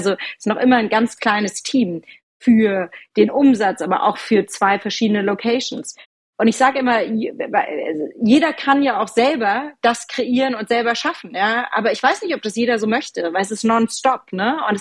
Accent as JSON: {"language": "German", "town": "Frankfurt", "region": "Hesse", "country": "Germany", "tie": "born there", "said": "Ich bin in Frankfurt geboren"}